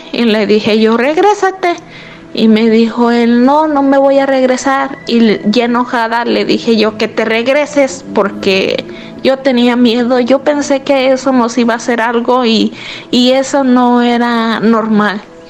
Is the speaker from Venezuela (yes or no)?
no; Michoacán, Mexico; now in Chicago, United States; Yo soy originaria de Michoacán y ahorita radico en Chicago.